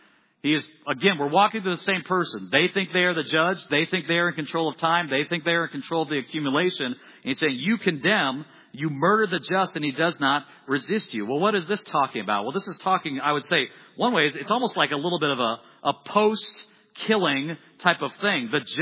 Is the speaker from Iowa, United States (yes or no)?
yes; Iowa, United States; I'm from Iowa. If it's a tornado, we're getting in the basement.